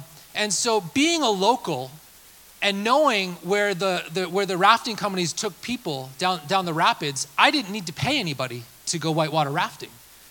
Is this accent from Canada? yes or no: yes; Canada; I grew up in the Rocky Mountains of Canada.